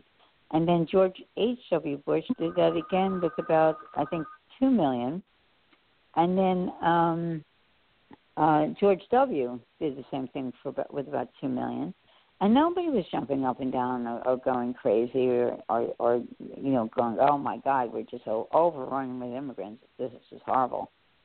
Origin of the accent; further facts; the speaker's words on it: Venezuela; I'm from Venezuela